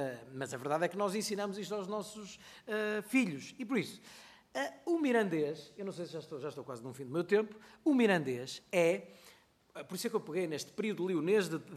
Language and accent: Portuguese; Norte, Portugal; fomos leoneses durante 378 anos. Se nós somos portugueses há 895 anos